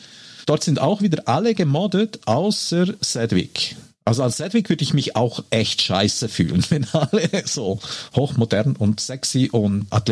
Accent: Graubünden, Switzerland; ich bin im Kanton Graubünden aufgewachsen und da lernt man natürlich Skifahren

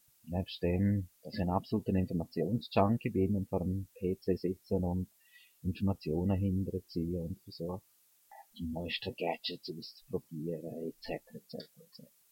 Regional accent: Graubünden, Switzerland; Ich bin Bündner, das gehört mir ja, glaube ich, aus dem Dialekt. Ich bin allerdings nicht sehr lange im Bündnerland aufgewachsen, weil ich bin in einer Familie aufgewachsen, die Zigeunerblut hat.

